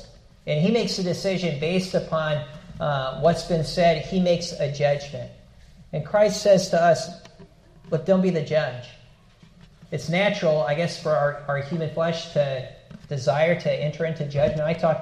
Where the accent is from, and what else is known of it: Wisconsin, United States; born or raised there